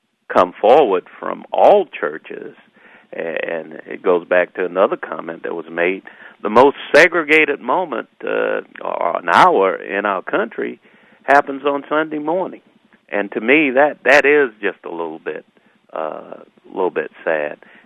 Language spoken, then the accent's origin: English; the South, United States; I grew up in the South